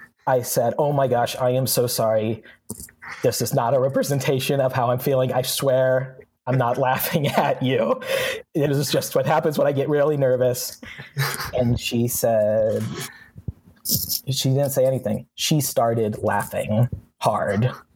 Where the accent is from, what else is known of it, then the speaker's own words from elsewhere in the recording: Washington, United States; yeah, I'm from Washington. I moved out here to get famous.